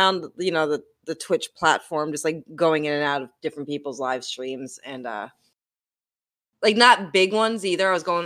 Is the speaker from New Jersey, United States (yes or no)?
yes; New Jersey, United States; I don't got that. I'm from New Jersey.